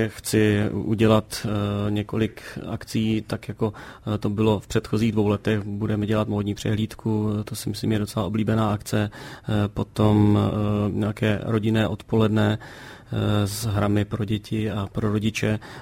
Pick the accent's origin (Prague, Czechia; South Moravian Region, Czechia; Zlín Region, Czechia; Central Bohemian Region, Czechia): Central Bohemian Region, Czechia; Dubce; protože jsem z Dubců, takže to mám opravdu blízko